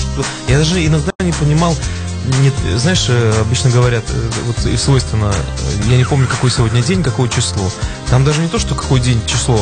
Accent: Belarus; я приехал из Белоруссии, и, понимаешь, я дальше, чем там сцена нашей белорусской эстрады, я никуда не выходил.

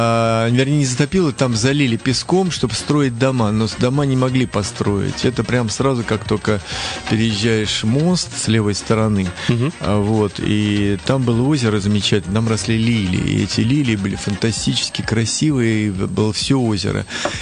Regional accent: Ulyanovsk, Ulyanovsk Oblast, Russia; born there; И что я родился в Димитровграде, это мне приятно, но я родился все-таки в Ульяновске.

